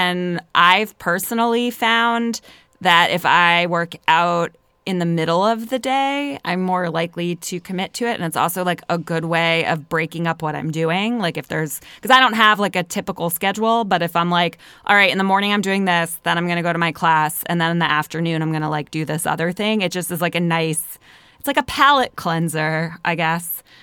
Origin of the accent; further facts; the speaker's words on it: Pennsylvania, United States; accent: Philadelphia; With my Philadelphia accent.